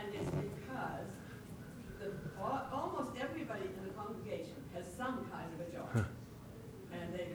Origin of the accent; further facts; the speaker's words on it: New Brunswick, Canada; I'm from Quinnipiac, New Brunswick.